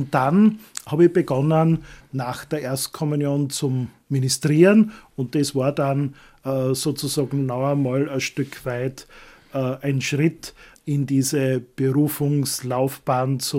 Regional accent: Güssing, Burgenland, Austria; born there; also ich bin gebürtiger Güssinger, Südburgenländer.

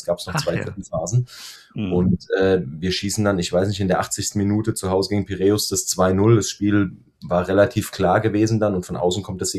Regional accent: Hesse, Germany; ich bin Hesse, wir sind zurückgekehrt in unsere Heimat.

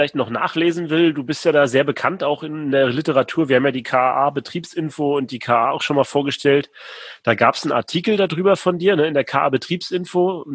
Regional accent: Rostock, Mecklenburg-Vorpommern, Germany; meine Heimatstadt Rostock

